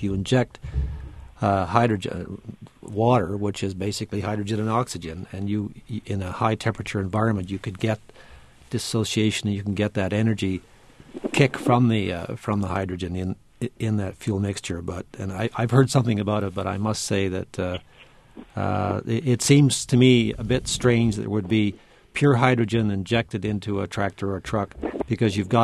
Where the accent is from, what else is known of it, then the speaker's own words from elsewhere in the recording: Canada; and my accent might not betray it, I'm a Canadian.